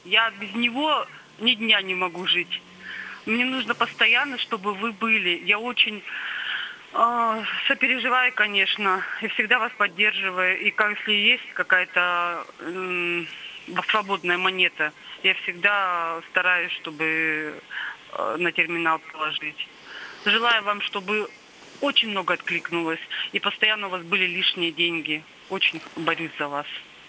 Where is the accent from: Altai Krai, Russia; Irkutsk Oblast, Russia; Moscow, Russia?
Irkutsk Oblast, Russia; Я из Иркутской области